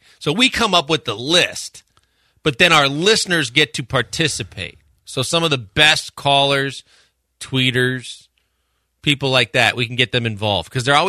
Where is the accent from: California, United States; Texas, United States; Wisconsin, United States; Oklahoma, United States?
Wisconsin, United States; I'm from Wisconsin, Barry.